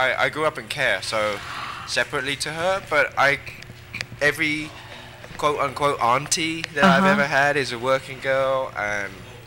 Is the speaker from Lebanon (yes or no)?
no; England, United Kingdom; also born or lived in Thailand; I grew up in England, so I have a completely Western upbringing. But I was born in Thailand to Thai parents